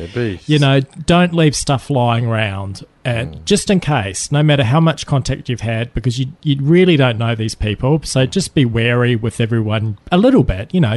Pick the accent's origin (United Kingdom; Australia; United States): Australia; And I told him I was from Australia and said, I don't know, they just, "Oh, we love Aussies over here."